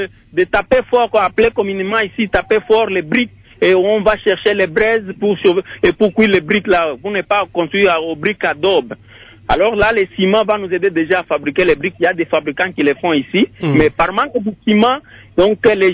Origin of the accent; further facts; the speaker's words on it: DR Congo; puisque nous avons des minéraux ici chez nous au Congo